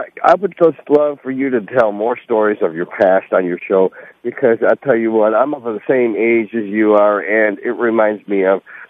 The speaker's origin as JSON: {"language": "English", "town": "Cleveland", "region": "Ohio", "country": "United States", "tie": "born or raised there", "said": "No, sir. I grew up in Cleveland, Ohio."}